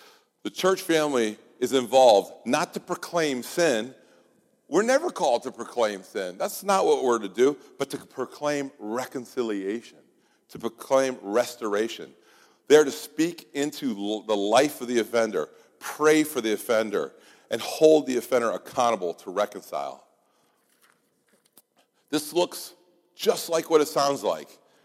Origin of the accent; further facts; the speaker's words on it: New England, United States; So where I grew up in New England, at least in my part of New England, because I'm a hybrid.